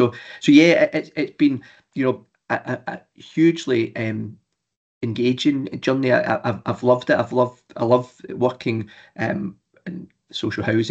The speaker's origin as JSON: {"language": "English", "region": "Scotland", "country": "United Kingdom", "accent": "Scottish", "said": "working predominantly, as my accent suggests, north of the border in housing associations in Scotland."}